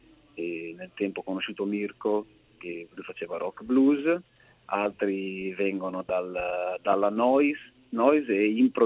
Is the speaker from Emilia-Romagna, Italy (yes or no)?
yes; Emilia-Romagna, Italy; La Romagna, quella un po' più sconosciuta, quella collinare, montuosa, diciamo, verso la Toscana.